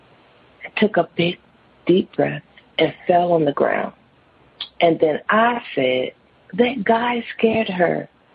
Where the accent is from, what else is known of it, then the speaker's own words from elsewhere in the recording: Washington, District of Columbia, United States; I'm from Washington, D.C.